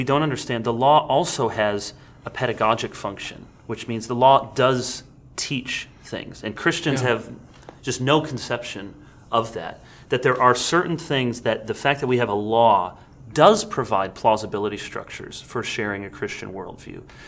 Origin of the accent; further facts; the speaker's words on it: United States; this is here as I'm thinking of as an American